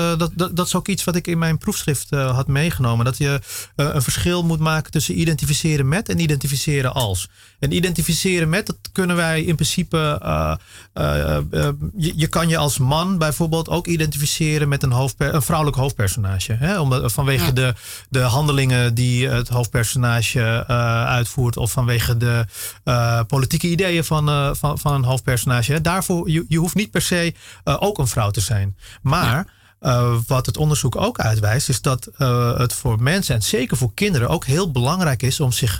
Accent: Netherlands; ik geloofde dat ook, dat ik als Indische, Indonesische Nederlander een modelminderheid was.

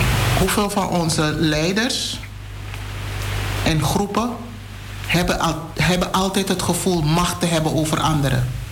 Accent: Suriname; Ik focus me even op Suriname, want ik ben Surinamer.

